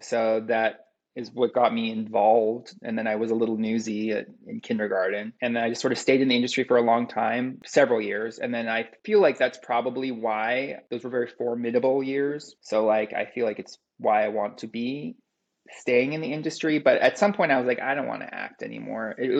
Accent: Encino, California, United States; also born or lived in Palm Springs; Originally, I'm from Palm Springs, but I always feel weird saying I'm from there because I have no memories of that place. All my memories are here in LA. I grew up in Encino, which is very much classic LA Valley.

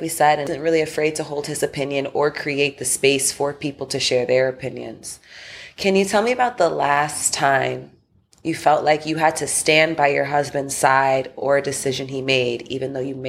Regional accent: Chicago, Illinois, United States; I'm from Chicago, so the … thing is like a little touchy to me.

